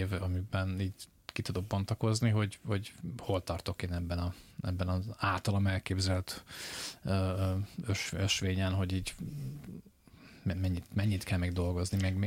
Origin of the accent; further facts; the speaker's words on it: Pécs, Baranya, Hungary; now in Budapest, Hungary; De hát én is csináltam egy mini diszidálást, végül is, ha Pécsről elköltöztem Budapestre, és hát ha valahol ez is egy ilyen otthon elhagyás, és egy új életkezdés